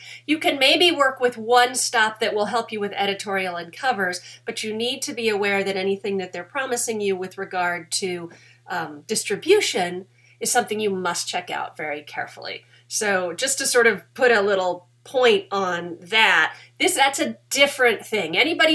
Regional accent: Kansas, United States; and I am from Kansas, and my dad's a little more, you know, it's not quite Sinking Fork.

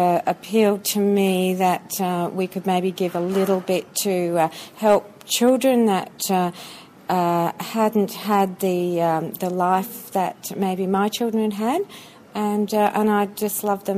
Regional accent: Sherwood, Queensland, Australia; I'm from Sherwood.

